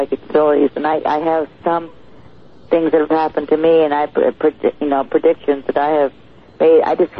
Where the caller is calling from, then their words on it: Mesa, Arizona, United States; I'm calling from Mesa, Arizona.